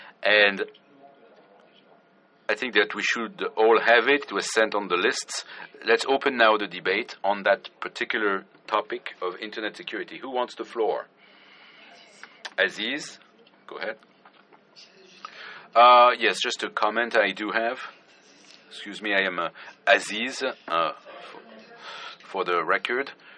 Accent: Tunisia; I am from Tunisia

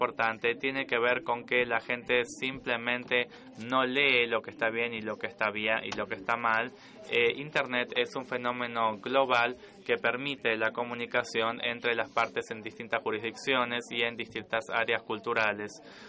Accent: Brazil; soy de Brasil.

